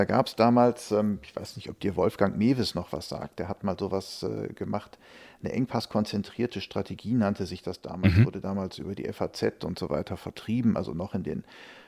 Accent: Essen, North Rhine-Westphalia, Germany; ich komme aus dem Ruhrgebiet, da bin ich aufgewachsen in Essen

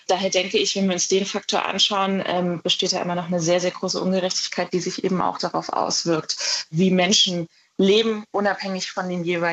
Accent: Jena, Thuringia, Germany; Also wenn man sich Jena, wo ich herkomme, aber auch Leipzig, Halle, Erfurt, diese ganzen Städte anschaut

